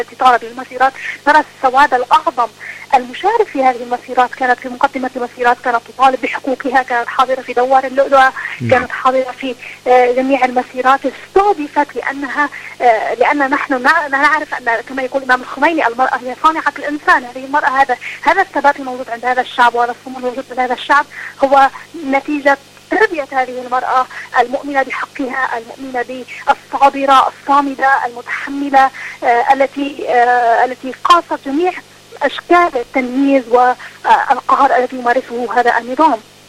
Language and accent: Arabic; Bahrain